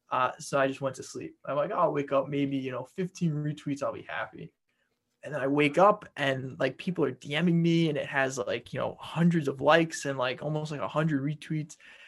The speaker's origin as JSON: {"language": "English", "town": "Long Island", "region": "New York", "country": "United States", "tie": "born or raised there", "said": "So I grew up on Long Island, right?"}